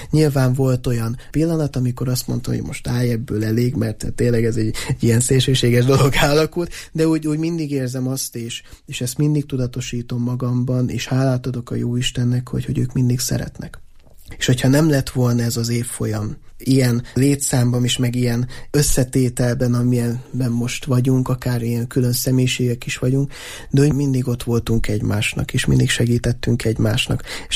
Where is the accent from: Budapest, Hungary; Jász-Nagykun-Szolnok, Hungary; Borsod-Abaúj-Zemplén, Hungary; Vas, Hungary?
Borsod-Abaúj-Zemplén, Hungary; a mi környékünk, ahonnan én származom, ez ugye Észak-Borsod, és annak tényleg legészakibb határa, Magyarország legészakibb faluja és az a környéke